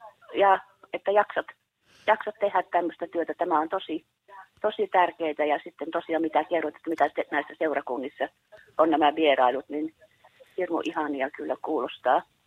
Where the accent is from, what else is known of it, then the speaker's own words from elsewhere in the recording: North Karelia, Finland; now in Kuopio, Finland; alun perin minä olen kotoisin Pohjois-Karjalasta, mutta täällä on ollut yli 40 vuotta.